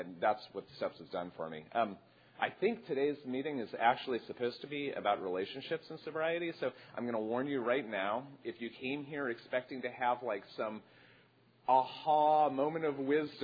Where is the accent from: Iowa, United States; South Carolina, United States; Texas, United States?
Iowa, United States; I grew up in Iowa. I was socially awkward.